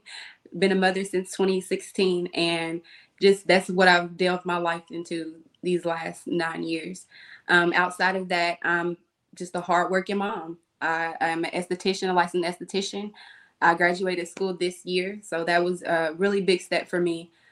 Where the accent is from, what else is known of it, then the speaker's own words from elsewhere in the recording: Cave City, Kentucky, United States; now in Louisville, United States; I am from Cave City, Kentucky, but I reside in Louisville, Kentucky.